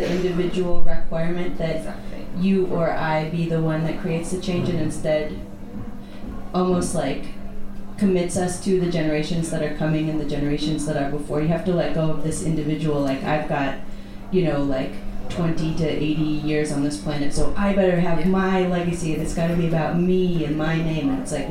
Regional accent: United States; for instance, I'm from the United States

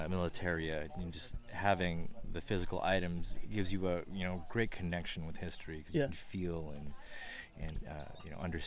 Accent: Saratoga, California, United States; He was in my hometown in California, which is like a really small town.

